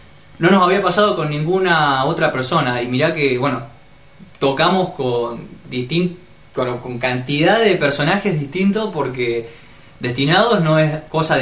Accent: Rosario, Santa Fe, Argentina; nosotros somos de zona sur de Rosario, somos de La Tablada.

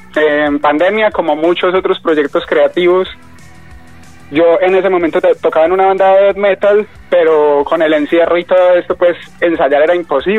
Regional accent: Medellín, Antioquia, Colombia; Bueno, yo soy de Medellín, Colombia.

